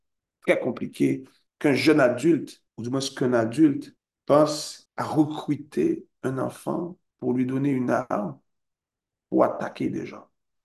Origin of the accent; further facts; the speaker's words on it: Haiti; Moi, en tant qu'Haïtien et citoyen engagé